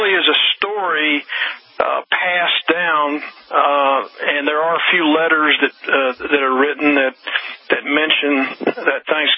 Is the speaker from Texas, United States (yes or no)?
yes; Texas, United States; especially since my home state is Texas, I'd point out that Texas did not comply with that until 1956.